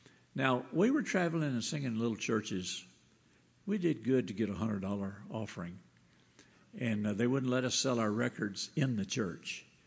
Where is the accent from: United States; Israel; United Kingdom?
United States; born there; I go to church, and I was born in America.